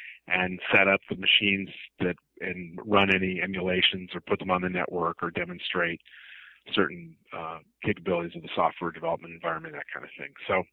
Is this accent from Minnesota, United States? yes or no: yes; Minnesota, United States; I am from the Midwest, from Minnesota originally